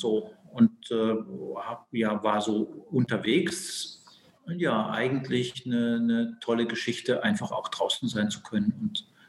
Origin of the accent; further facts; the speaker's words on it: Bad Aibling, Bavaria, Germany; Ich komme aus Oberbayern, aus dem Voralpenland, aus Bad Aibling, das ist so in der Nähe von München.